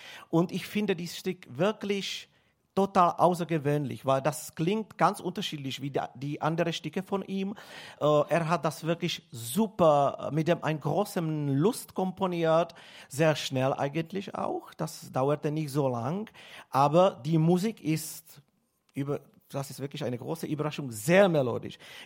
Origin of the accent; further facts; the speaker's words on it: Prague, Czechia; born there; German is a second language; Ja, ich bin aus Prag geboren eigentlich.